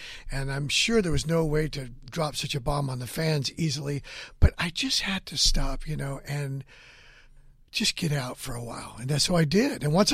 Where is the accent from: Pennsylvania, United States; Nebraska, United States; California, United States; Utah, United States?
California, United States; Hanford; born or raised there